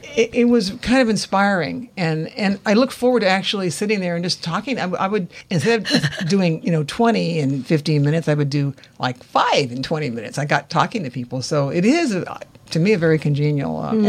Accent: Sacramento, California, United States; Sacramento. Talk about sun.

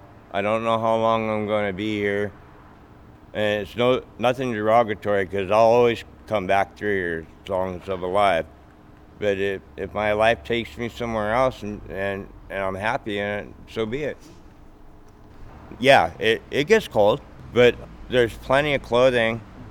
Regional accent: Shelton, Washington, United States; I'm from Shelton, Washington. I've been in and out of Port Town since I was 6 years old, and I'm 57 years old.

